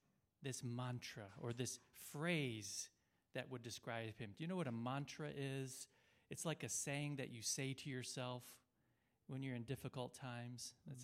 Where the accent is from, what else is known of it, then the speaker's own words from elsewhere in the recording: United States; And I'm an American, so many Americans like American football. We love to watch American football.